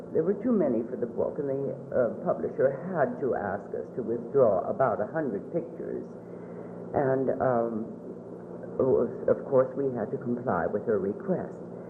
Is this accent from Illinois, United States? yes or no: yes; Chicago, Illinois, United States; Now, I came from Chicago with three brothers, and knew nothing about baseball, which was surprising because we did indulge in many sports.